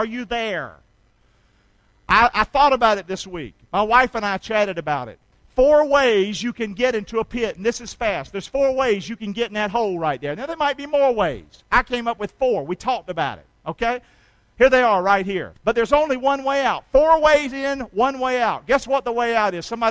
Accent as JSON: {"language": "English", "town": "Rockingham", "region": "North Carolina", "country": "United States", "said": "I'm from Rockingham. I like NASCAR."}